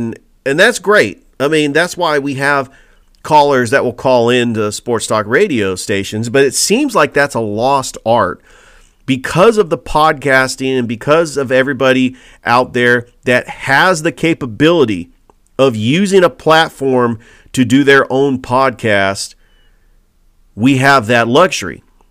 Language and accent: English; California, United States; I grew up in the San Francisco Bay Area.